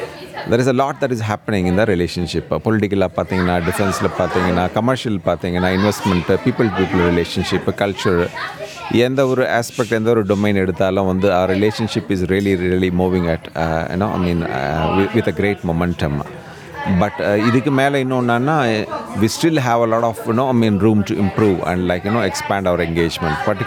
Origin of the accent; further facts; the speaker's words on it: Vellore, Tamil Nadu, India; now in Canberra, Australia; என்னுடைய சொந்த ஊர் வேலூர், தமிழ்நாட்டில் வேலூர்னு சொல்லிட்டு.